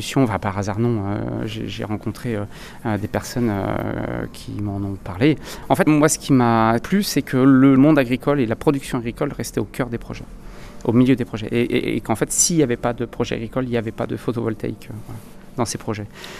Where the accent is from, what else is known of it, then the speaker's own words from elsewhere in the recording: Bourgogne-Franche-Comté, France; On vient de la région d'Auxerre, Chablis, Noyers-sur-Serein